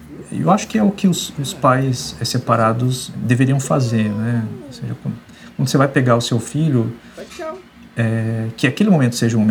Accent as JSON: {"language": "Portuguese", "region": "Rio de Janeiro", "country": "Brazil", "tie": "born there", "lives_now": "Porto Alegre, Brazil", "said": "eu tenho 44 anos, nasci no Rio de Janeiro, moro aqui em Porto Alegre já há alguns anos"}